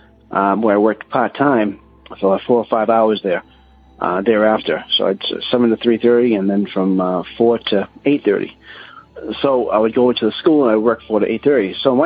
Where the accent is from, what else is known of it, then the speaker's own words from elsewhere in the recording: Massachusetts, United States; I'm from Massachusetts.